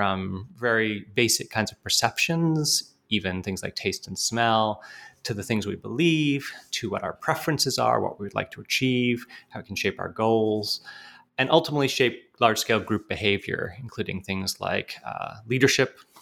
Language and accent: English; Canada; also born or lived in United Kingdom; now in United States; I'm actually British by birth, but grew up in Canada. So being Canadian is an important part of my sense of self, absolutely.